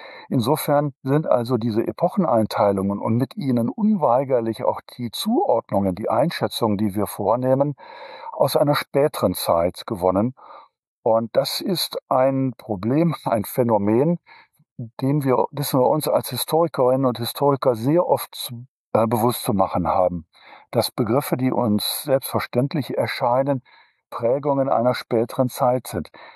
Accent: Düsseldorf, North Rhine-Westphalia, Germany; now in Trier, Germany; Ich komme ursprünglich tatsächlich aus dem Rheinland, bin gebürtiger Düsseldorfer und bin 2012 nach Trier gekommen

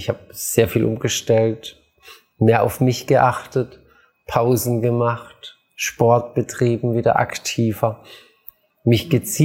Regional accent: Swabia, Germany; ich komme aus Schwaben

